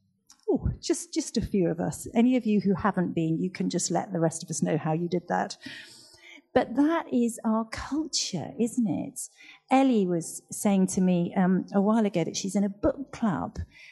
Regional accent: United Kingdom; I am so grateful I am a British citizen. I didn't do anything to become a British citizen. I was just born.

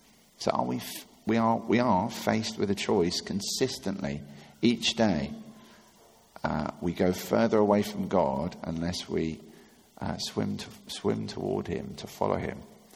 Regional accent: Richmond, United Kingdom; I grew up in Richmond

